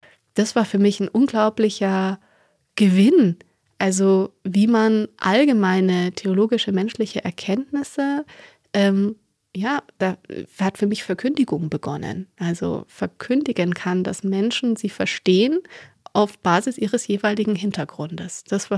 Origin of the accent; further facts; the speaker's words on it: Bavaria, Germany; also born or lived in Hanover; Gut, jetzt bin ich in Hannover geboren, aber habe eben doch seit meinem dritten Lebensjahr immer in Bayern gelebt.